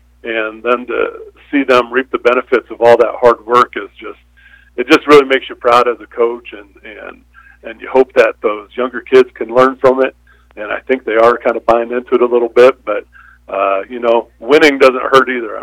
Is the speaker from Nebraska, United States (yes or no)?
yes; McCook, Nebraska, United States; You know, I grew up in McCook and Trenton area, so I kind of know those parts